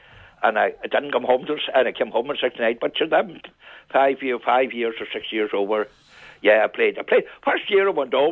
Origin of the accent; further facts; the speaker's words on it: Glen, County Donegal, Ireland; I was only one from Glen on that team.